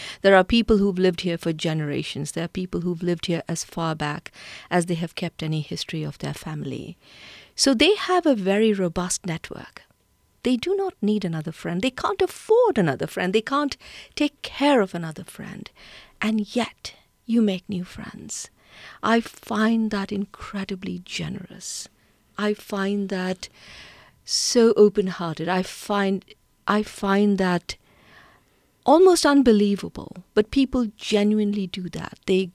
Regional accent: India; also born or lived in Germany / United Kingdom; now in United States; I was born and raised in India, and I have come to the US via Germany and the UK and then the East Coast.

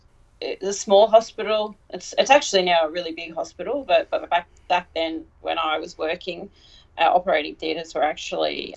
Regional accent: Sydney, New South Wales, Australia; I'm from Sydney, Australia.

